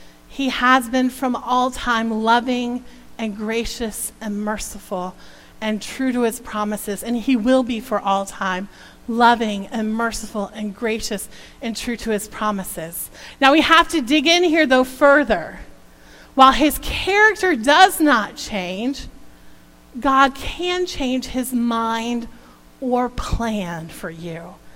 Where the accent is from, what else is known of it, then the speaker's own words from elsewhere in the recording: Florida, United States; We're from Florida, so we know this well. The sun shines brightly here.